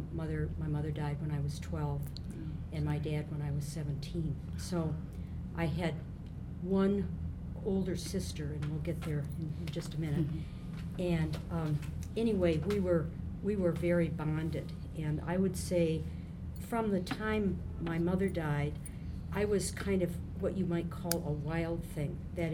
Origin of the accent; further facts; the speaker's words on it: New York, United States; I grew up on the St. Lawrence River in upstate New York in an area that we affectionately call the Sticks because it's rural, hard rock, conservative America, very poor dairy farms.